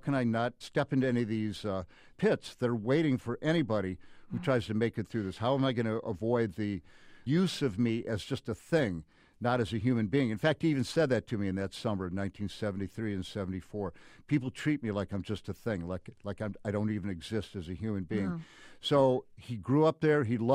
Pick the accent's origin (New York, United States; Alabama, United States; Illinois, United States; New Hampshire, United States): Illinois, United States; Peoria; You know, I grew up in Peoria. I went to school in the Midwest, went to Northwestern University on a football scholarship.